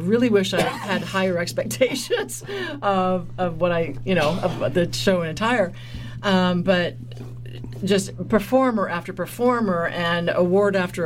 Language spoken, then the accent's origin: English; Canada; I was very, very proud to come away as a Canadian from that show.